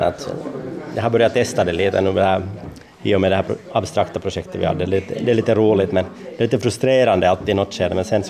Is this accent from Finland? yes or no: yes; Ekenäs, Uusimaa, Finland; jag kommer från Ekenäs själv så att jag har lite bit att köra